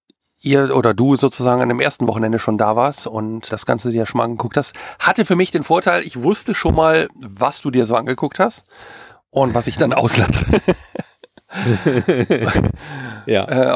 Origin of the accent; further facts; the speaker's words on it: North Rhine-Westphalia, Germany; Ich bestehe aber allerdings aufs Bergische Land